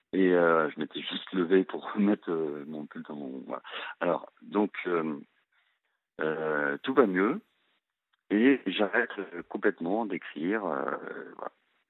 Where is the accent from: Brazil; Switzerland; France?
France; Brittany; je finis par réussir à aller dans ma région d'origine, ou la Bretagne